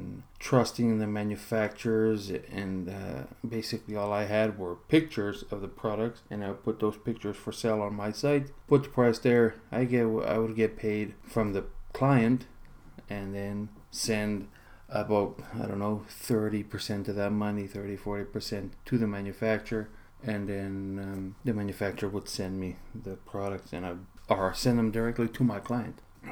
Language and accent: English; Portugal; moved away as an adult; also born or lived in Ontario, Canada; now in Canada; In the late 70s, I was born in Ontario, Canada. I moved to Europe when I was five to Portugal. And I lived there for 25 years. It's a beautiful place. Then in 2006, I moved back to Canada.